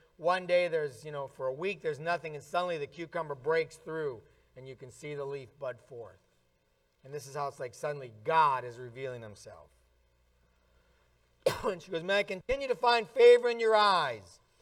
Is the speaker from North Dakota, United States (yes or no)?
yes; North Dakota, United States; also born or lived in Minnesota; I was really from North Dakota and Minnesota. I don't know how they got Michigan.